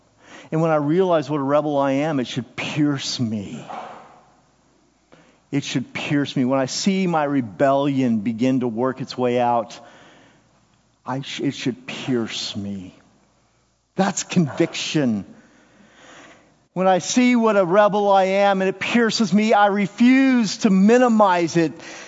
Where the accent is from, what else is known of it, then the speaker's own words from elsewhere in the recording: United States; That puts me in a very uncomfortable place being an American because I'm an independent person.